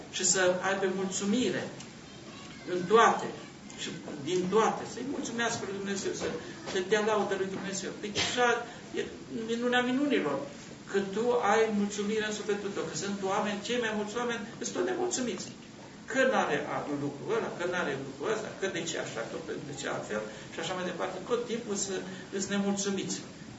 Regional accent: Romania; ca și creștin, ca și român, ca și creștin, ortodox, născut, trăscuți, uite, până la vârsta asta, în țara asta

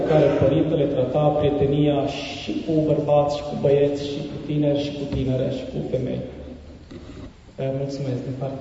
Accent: Făgăraș, Brașov County, Romania; eram din Făgăraș, eram apropiat, în primul rând, așa. Fiecare își dorește să se schimbe

